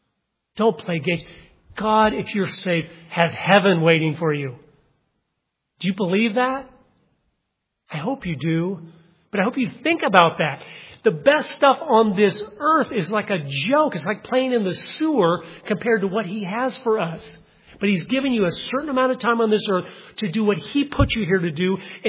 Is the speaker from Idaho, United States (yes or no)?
yes; Idaho, United States; I said, I'm sorry, we're not from Iowa. I'm sure you're wanting to meet people in Iowa. I go, we're from Idaho.